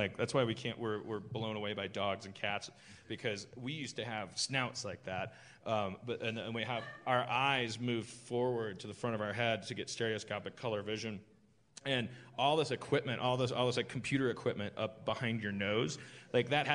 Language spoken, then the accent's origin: English; Wisconsin, United States; because I want to hear about this Wisconsin thing because I keep hearing about it. It's my home state.